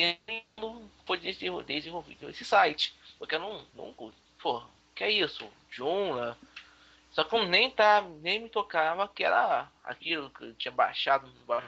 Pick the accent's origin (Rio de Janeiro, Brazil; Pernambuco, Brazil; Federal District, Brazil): Rio de Janeiro, Brazil; Tenho 21 anos, como disse anteriormente, sou carioca, sou da Zona Oeste do Rio.